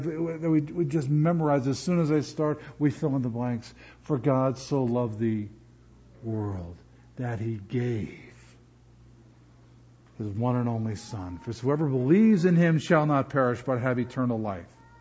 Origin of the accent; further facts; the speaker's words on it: New York, United States; Now, I'm from New York. I'm from out just outside of Woodstock.